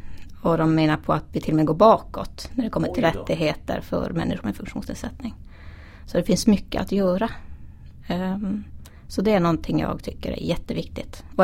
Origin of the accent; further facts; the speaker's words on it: Gällivare, Norrbotten County, Sweden; also born or lived in Umeå; Född och uppvuxen här i Gällivare. Bodde bara 3 år i Umeå när jag pluggade, men sen ville jag hem igen.